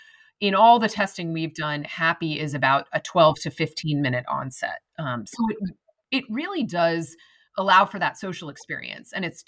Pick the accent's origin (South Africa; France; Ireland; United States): United States; New York; I know you're a New Yorker. I'm a New Yorker. I'm an East Coaster at heart.